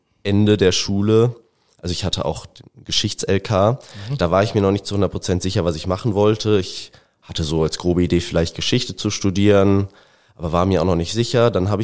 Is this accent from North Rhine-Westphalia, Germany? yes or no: yes; Remscheid, North Rhine-Westphalia, Germany; da wollte ich mich vor allem dann in meiner Heimatstadt in Remscheid politisch engagieren.